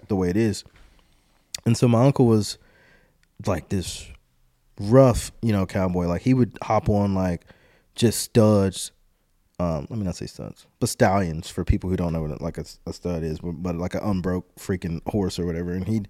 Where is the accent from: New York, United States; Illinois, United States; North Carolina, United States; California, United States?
North Carolina, United States; Dunn; So I was raised in Dunn, North Carolina, and like Benton, North Carolina area. We lived on this road. It's called Fairground Road.